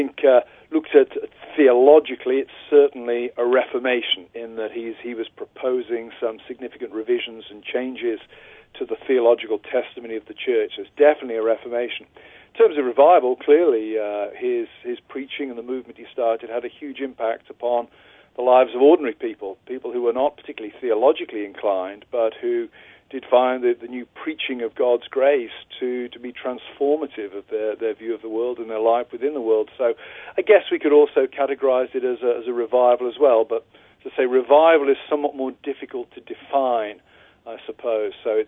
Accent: England, United Kingdom; I'm English.

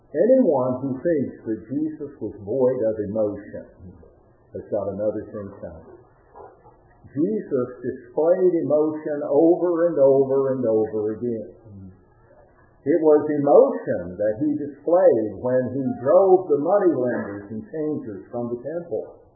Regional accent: West Virginia, United States; it was drilled into my mind when I was just a little boy growing up in Wetzel County.

